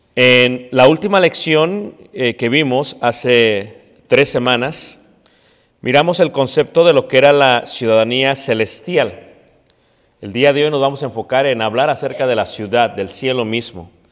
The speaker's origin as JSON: {"language": "Spanish", "region": "Mexico City", "country": "Mexico", "tie": "born there", "said": "Yo nací en el Hospital Parque de los Venados en Ciudad de México. Entonces, automáticamente con el nacimiento, mi nacimiento lleva una ciudadanía. Tengo esta ciudadanía mexicana, donde quiera que yo vaya."}